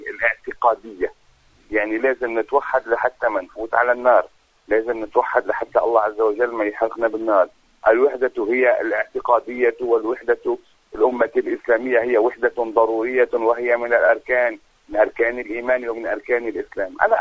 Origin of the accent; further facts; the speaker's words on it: Lebanon; أنا كعربي، أنا كمسلم، أنا كلبناني